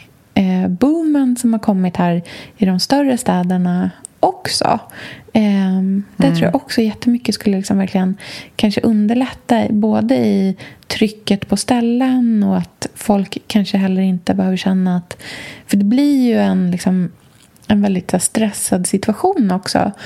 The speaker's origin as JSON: {"language": "Swedish", "region": "Östergötland", "country": "Sweden", "said": "Det är ju inte som att vara på landet i Östergötland där jag kommer ifrån."}